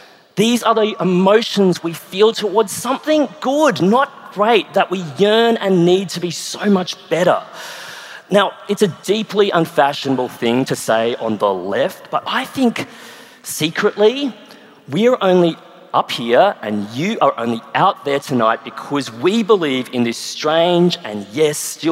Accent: Nambour, Queensland, Australia; born there; I was born in Nambour.

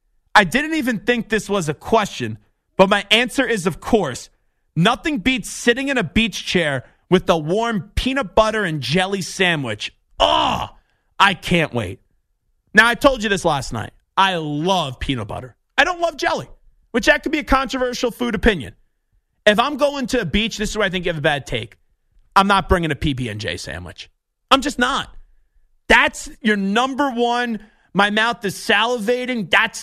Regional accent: New York, United States; No, I have not had rabbit. I'm from New York.

